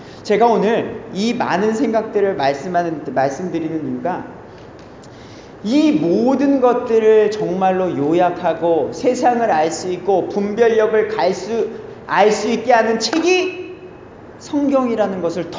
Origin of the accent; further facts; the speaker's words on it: South Korea; now in Canada; 자유민주주의 대한민국에 태어난 감사요. 전 아주 좋은 시대에 태어났습니다.